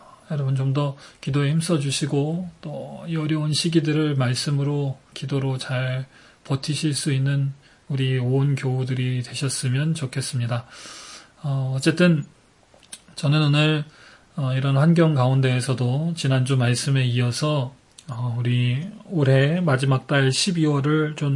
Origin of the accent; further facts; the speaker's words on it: California, United States; 제가 캘리포니아에서 왔고